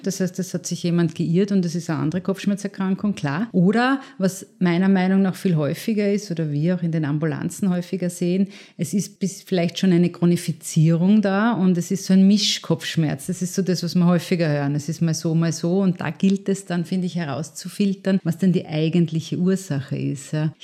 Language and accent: German; Linz, Upper Austria, Austria; now in Klagenfurt, Austria; ich bin Fachärztin für Neurologie und bin ursprünglich aus Linz, aber derzeit in Klagenfurt tätig